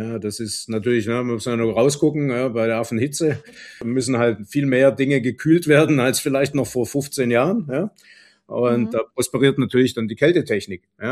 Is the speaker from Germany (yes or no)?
yes; Esslingen am Neckar, Baden-Württemberg, Germany; ich komme ja aus Esslingen am Neckar, ne, im Neckartal, ganz viel Autobau, viele Zulieferer, kleine wie große